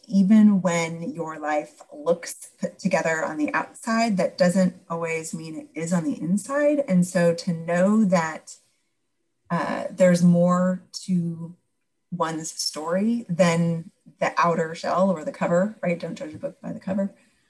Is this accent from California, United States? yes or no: yes; Pasadena, California, United States; I had never lived farther than 8 miles from the hospital in which I was born in Pasadena.